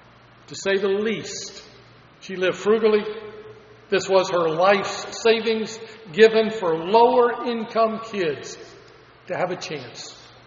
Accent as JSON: {"language": "English", "region": "Kentucky", "country": "United States", "said": "heard a comedian making fun of my home state of Kentucky."}